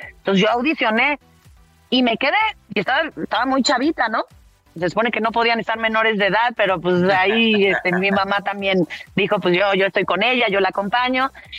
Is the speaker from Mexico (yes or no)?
yes; Mexico; O sea, yo nací allá y de pronto un día, desde yo con 3, 4 añitos, mi papá le dice a mi mamá, pues mira, me trasladaron por la empresa en la que trabajaba en ese momento a México.